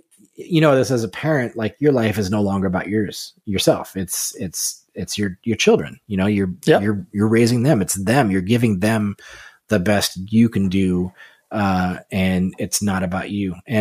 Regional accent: California, United States; now in Connecticut, United States; Taxes here are high for here, but I'm a Californian.

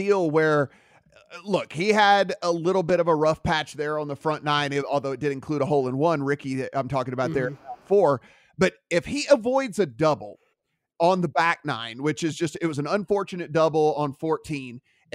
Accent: Louisiana, United States; when they find out I'm from Louisiana, they're like, oh, what about Mardi Gras?

